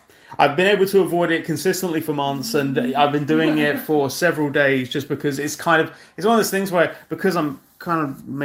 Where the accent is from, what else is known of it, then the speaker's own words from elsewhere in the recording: United Kingdom; Yeah, I'm British for no reason.